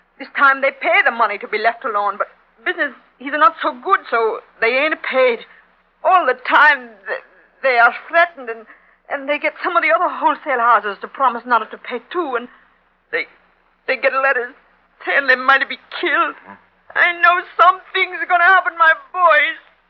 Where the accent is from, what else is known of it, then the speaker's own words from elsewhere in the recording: Italy; English is a second language; moved away as an adult; now in United States; I came from Italy, but my three boys are all born in this country.